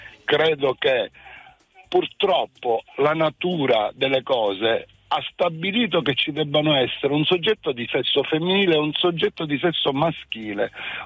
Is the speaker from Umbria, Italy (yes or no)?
no; Palermo, Sicily, Italy; Sono da Palermo.